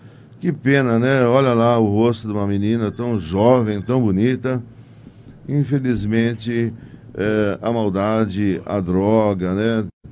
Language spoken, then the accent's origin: Portuguese; Fernando Prestes, São Paulo, Brazil; Como eu sou de Fernando Prestes